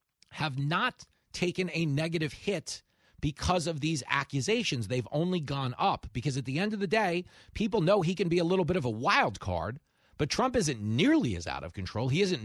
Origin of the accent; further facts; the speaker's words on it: Levittown, New York, United States; I was not raised in Republican. I was raised in America. Okay, I was taught to believe this was the greatest source of good the world has ever known, because that's true. I grew up in Levittown, the first suburb for American GIs returning home from the war.